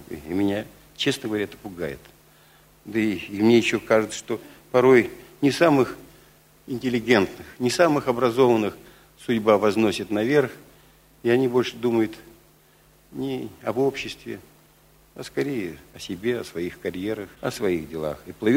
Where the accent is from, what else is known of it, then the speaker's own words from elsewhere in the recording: Moscow, Russia; Мы, москвичи, всегда радуемся, когда едем в Ленинград, в Петербург